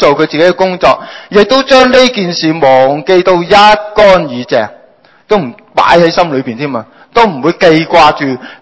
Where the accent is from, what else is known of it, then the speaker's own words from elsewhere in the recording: China; 听见我中国人有句说话叫万丈高楼从地起